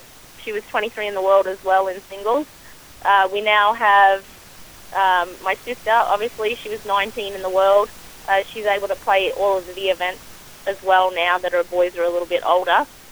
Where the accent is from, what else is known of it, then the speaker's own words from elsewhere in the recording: Brisbane, Queensland, Australia; We grew up in Brisbane, north of Sydney.